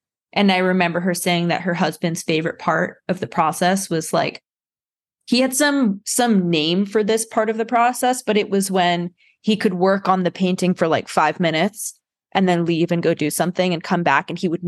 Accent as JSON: {"language": "English", "town": "New York City", "region": "New York", "country": "United States", "tie": "born or raised there", "lives_now": "Los Angeles, United States", "said": "I have lived in an urban environment almost my entire life. I grew up in New York City, and the parts of LA that I have lived in since I've moved here are very densely populated parts of LA."}